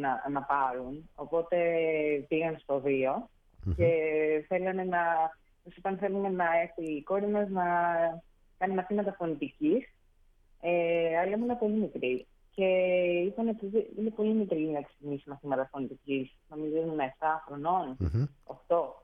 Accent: Chania, Crete, Greece; moved away; Γεννήθηκα στα Χανιά, μεγάλωσα. Mm-hmm. Βέβαια, η μητέρα μου είναι από την Κατερίνη, οπότε έχω ρίζες και από πιο βόρεια. Mm. Αλλά στην Κρήτη μεγάλωσα

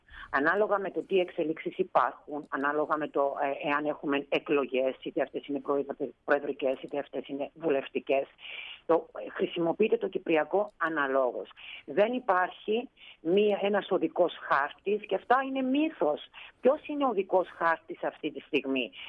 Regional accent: Cyprus; Είμαι μια Ελληνίδα η οποία βρίσκεται στην Κύπρο, η οποία έχει ζήσει το 1974

